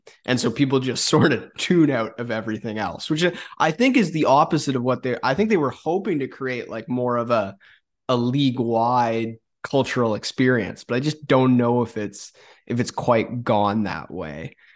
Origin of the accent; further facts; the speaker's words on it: Vancouver, British Columbia, Canada; obviously growing up in Vancouver, like I'm a, Vancouver Canucks watcher